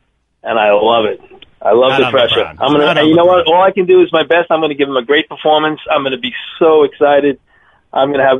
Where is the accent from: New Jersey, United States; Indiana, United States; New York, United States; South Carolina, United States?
New York, United States; Well, growing up in New York, in the old days, retirement age was 65.